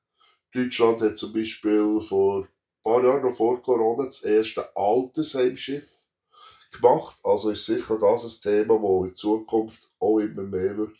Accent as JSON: {"language": "German", "country": "Switzerland"}